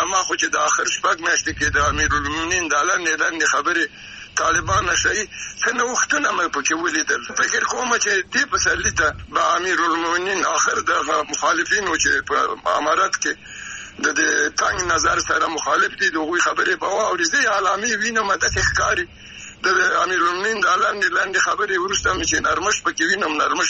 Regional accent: Afghanistan; نو دوی بعد چې زه افغان یم

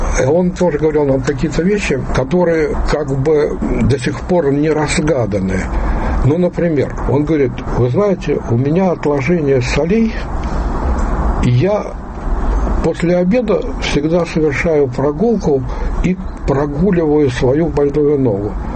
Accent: Moscow, Russia; я до этого москвич, коренной, уже взрослый молодой человек

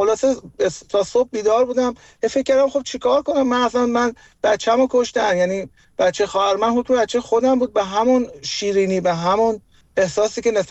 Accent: Iran; ما توی ایران بزرگ شدیم.

